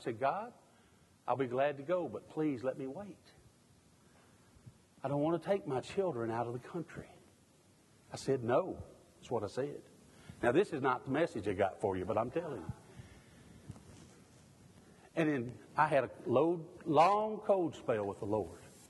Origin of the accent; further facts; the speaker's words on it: Kentucky, United States; moved away; I'm a hillbilly from Kentucky, long misplaced.